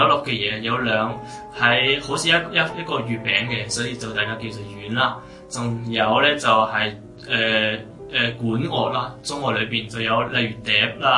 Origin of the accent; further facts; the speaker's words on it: Harbin, Heilongjiang, China; now in Hong Kong; 我嘅乡下就系黑龙江哈尔滨。